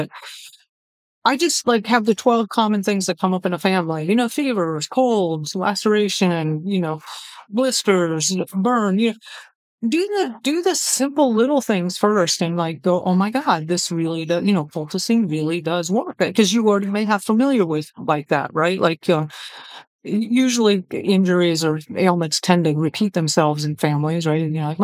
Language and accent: English; Florida, United States; and I grew up in South Florida, and so this client is like home, right? Little childhood. People say, what about the hurricanes? I'm like, I'm a native Floridian.